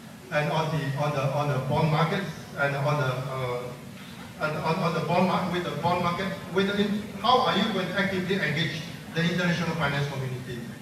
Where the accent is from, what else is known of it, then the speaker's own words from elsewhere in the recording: Malaysia; English is a second language; now in Japan; I'm a Malaysian who came to Japan in 1978. I'm a long time in Japan.